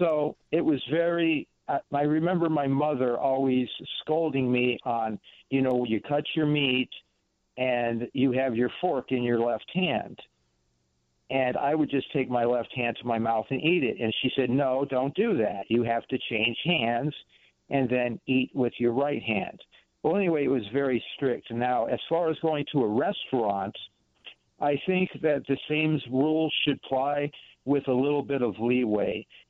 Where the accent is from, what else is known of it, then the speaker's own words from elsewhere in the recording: the South, United States; now in Chicago, United States; Well, I was born and raised in the South. I don't have much of a Southern accent because I grew up in a tourist community and I have a little bit of everything.